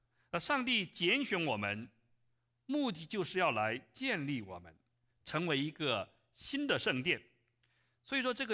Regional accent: China; born there; 对于我一个出生在中国农村的人来讲，我小时候没有听过什么基督教，

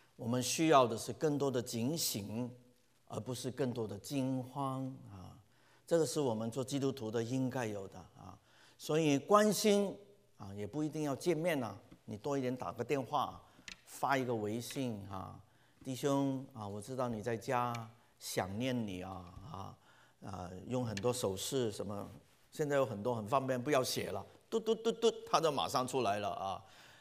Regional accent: China; 我们中国人说是情不自禁

